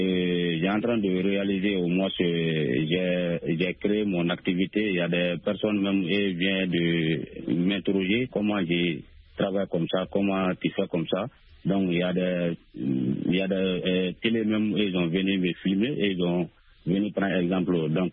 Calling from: Sonikini, Mali; dans mon village natal à Sonikini.

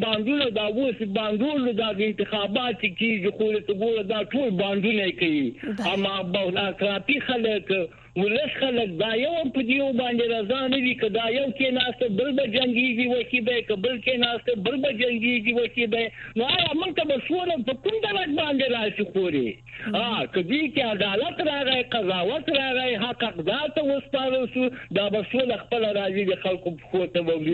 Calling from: Kabul, Afghanistan; د کابل نه خبرې کوم کوي.

